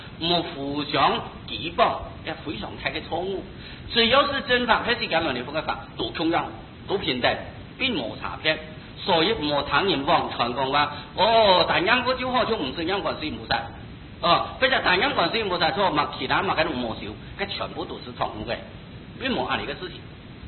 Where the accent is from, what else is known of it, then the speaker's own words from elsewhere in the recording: China; 唔会像我哋中国人按奇怪啊